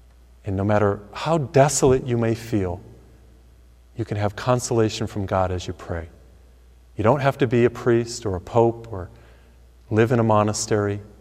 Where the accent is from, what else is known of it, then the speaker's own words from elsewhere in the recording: Massachusetts, United States; He came from my home state of Massachusetts.